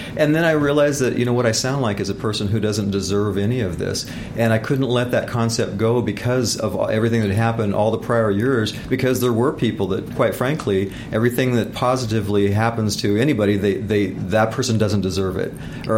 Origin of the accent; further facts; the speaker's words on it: Midwest, United States; Well, yeah, and especially like growing up in the Midwest and touring through the Midwest